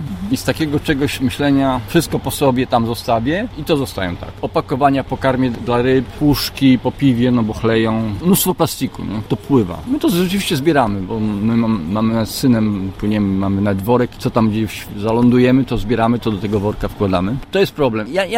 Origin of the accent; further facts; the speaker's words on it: Wrocław, Lower Silesian Voivodeship, Poland; jestem z Wrocławia.